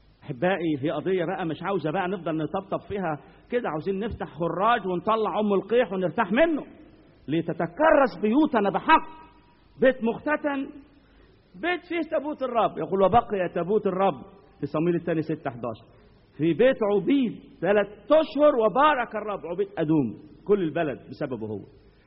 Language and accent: Arabic; Upper Egypt, Egypt; انا صعيدي